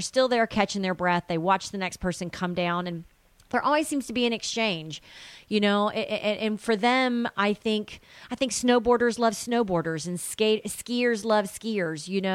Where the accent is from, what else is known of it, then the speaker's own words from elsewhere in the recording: Tennessee, United States; now in Chicago, United States; because I grew up in Tennessee and we didn't have hockey. And so it's not in my blood yet, even though I've lived in Chicago a while.